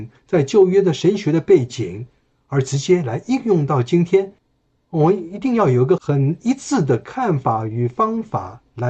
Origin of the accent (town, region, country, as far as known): China